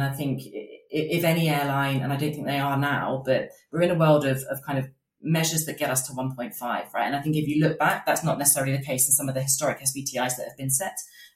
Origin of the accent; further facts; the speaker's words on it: United Kingdom; I guess I would say I'm typically British in my ability to speak languages, which is I can't.